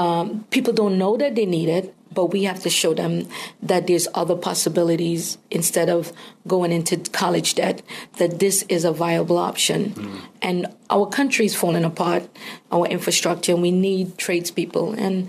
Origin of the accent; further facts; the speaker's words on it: Trinidad & Tobago; I grew up in Trinidad and Tobago, and I wanted to be a lawyer.